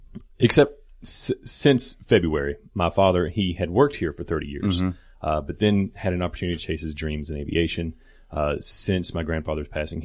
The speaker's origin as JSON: {"language": "English", "town": "Chemukla", "country": "United States", "tie": "born or raised there", "said": "I grew up in Chemukla, which was, I wouldn't trade it for anything. Small town, small high school, and home of the Redneck Parade."}